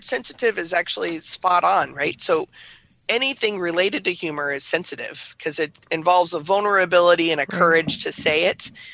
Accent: Dallas, Texas, United States; I was raised in North Dallas. And multiple generations, because that's how Texans talk, were raised in Central Texas.

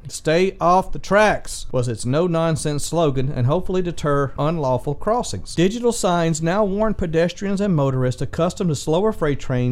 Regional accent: Mississippi, United States; I'm from South Mississippi, we're a little close to Louisiana. You get a little Cajun in me every now and then.

